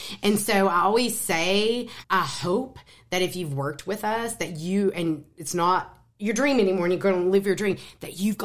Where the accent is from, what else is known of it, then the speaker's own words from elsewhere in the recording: Tennessee, United States; Tennessee is my hometown.